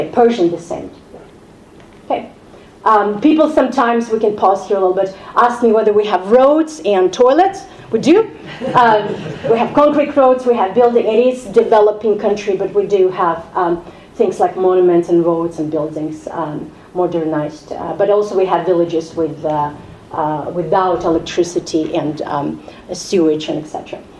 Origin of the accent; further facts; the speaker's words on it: Tajikistan; So, I'm from Tajikistan, and I'm going to talk a little bit more about that.